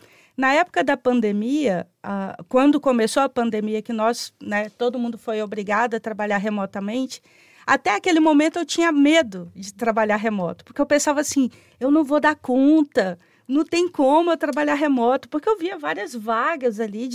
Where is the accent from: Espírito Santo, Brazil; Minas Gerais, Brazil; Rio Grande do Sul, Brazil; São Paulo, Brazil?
Espírito Santo, Brazil; Linhares; Eu sou de Linhares, Espírito Santo. Fica aí a 2 horas de carro, 2 horas e meia da capital Vitória.